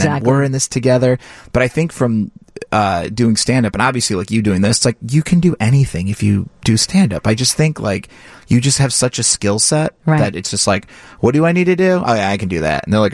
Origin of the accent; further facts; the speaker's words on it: Indiana, United States; I grew up in Indiana, so I'd go to the Hammond Civic Center.